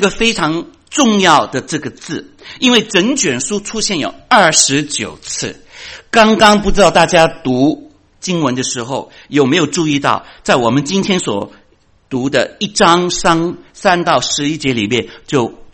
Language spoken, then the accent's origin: Chinese; China; 我们中国人